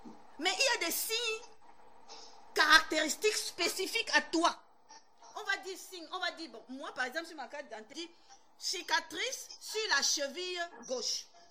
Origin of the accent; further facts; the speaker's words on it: Cameroon; Même comme aujourd'hui, on a plutôt tendance à cacher qu'on est Camerounais.